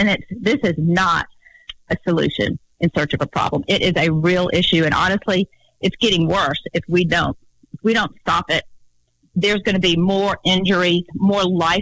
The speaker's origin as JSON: {"language": "English", "town": "Ocean Springs", "region": "Mississippi", "country": "United States", "tie": "born or raised there", "said": "I know in my hometown of Ocean Springs, Mississippi"}